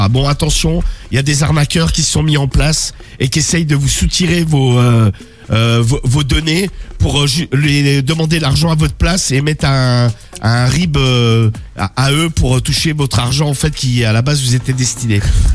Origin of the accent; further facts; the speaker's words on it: Portugal; je suis portugais, vive Portugal.